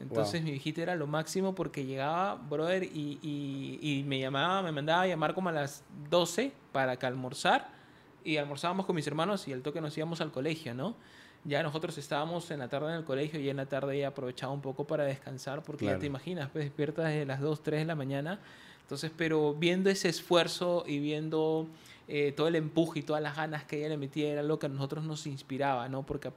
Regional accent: Villa El Salvador, Lima, Peru; also born or lived in Cañete; Yo vengo de Villa El Salvador, ahí fue donde crecí, nací en Cañete, mi familia es de Cañete, toda mi familia es de Cañete.

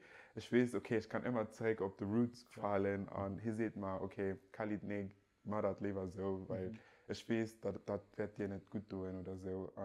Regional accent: Nigeria; German is a second language; ich komme aus Nigeria

